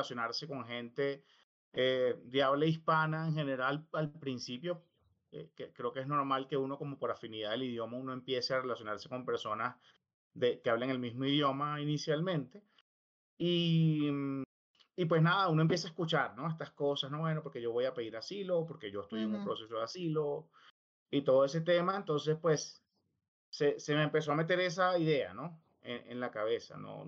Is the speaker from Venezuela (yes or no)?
yes; Venezuela; moved away as an adult; tengo 43 años. Hace 10 años salí de Venezuela por primera vez, salí de mi país por primera vez, rumbo a Canadá